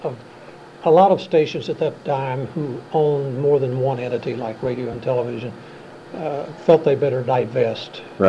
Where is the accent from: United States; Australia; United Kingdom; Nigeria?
United States; Oklahoma; I must have been past 30 years old before I ever saw a soccer ball growing up in Oklahoma.